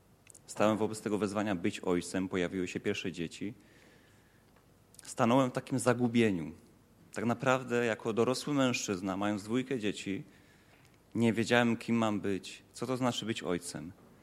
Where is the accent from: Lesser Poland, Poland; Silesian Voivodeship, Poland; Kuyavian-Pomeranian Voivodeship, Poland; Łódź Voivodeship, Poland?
Silesian Voivodeship, Poland; Jak jeszcze dodam, że jestem Ślązakiem